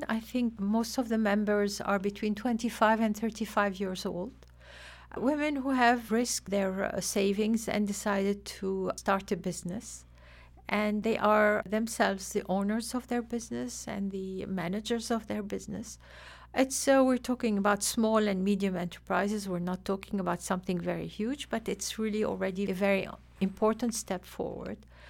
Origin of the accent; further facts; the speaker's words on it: Lebanon; No, originally I'm from Lebanon, where I met my husband